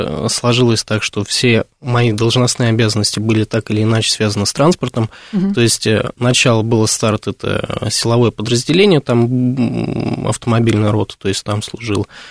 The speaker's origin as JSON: {"language": "Russian", "region": "Belgorod Oblast", "country": "Russia", "tie": "born or raised there", "said": "Я родом из Белгородской области."}